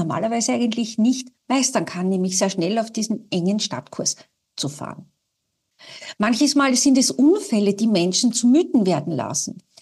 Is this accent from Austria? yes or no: yes; Austria; Also als Österreicherin, die ich ja nach wie vor bin